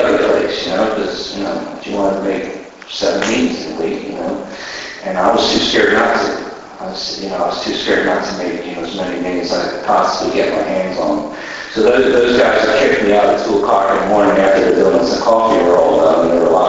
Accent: Pennsylvania, United States; I am from Bucks County, Pennsylvania, baby.

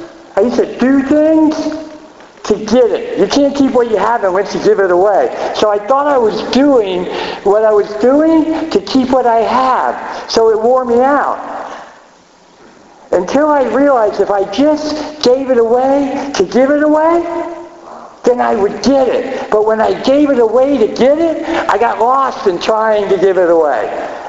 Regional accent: Miami, Florida, United States; listen, I'm from Miami, and I'm really pasty white guy.

